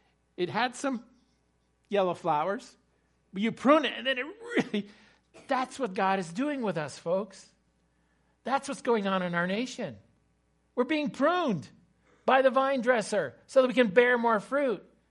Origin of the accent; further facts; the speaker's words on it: Poughkeepsie, New York, United States; I grew up in Poughkeepsie, New York, and we had a little lot there on the corner, and there was a forsythia bush.